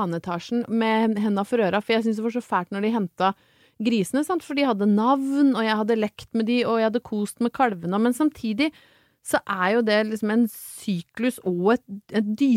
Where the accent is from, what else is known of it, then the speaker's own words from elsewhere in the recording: Brøttum, Innlandet, Norway; når jeg vokste opp på Brøttum